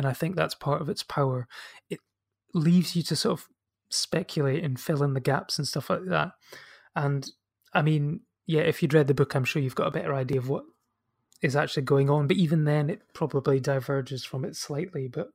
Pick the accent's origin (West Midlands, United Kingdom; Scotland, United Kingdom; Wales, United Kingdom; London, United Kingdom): Scotland, United Kingdom; some of the dialogue for me as a Scot was slightly difficult to understand